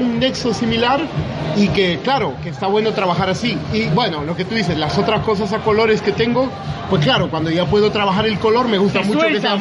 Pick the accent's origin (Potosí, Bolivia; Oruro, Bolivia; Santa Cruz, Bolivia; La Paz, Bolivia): La Paz, Bolivia; En La Paz, yo soy de La Paz, ajá, estudié ahí en la Universidad de Arte, en la carrera de artes de la Universidad Pública